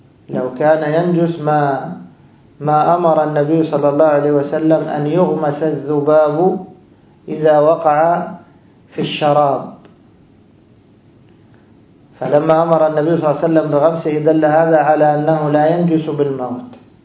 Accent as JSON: {"language": "Arabic", "country": "Egypt", "said": "الجبن القديم كما عندنا في مصر يضعونه في آنية فخارية"}